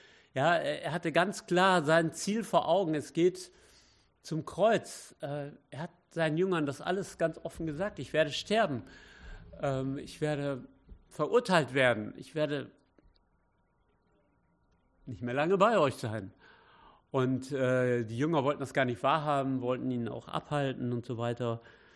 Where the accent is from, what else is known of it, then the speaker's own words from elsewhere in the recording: Wittenbüren, North Rhine-Westphalia, Germany; Und wir kommen aus Wittenbüren. Das liegt ja so am nördlichsten Zipfel von Nordrhein-Westfalen. Und ja, wir haben da auch eine Gemeinde.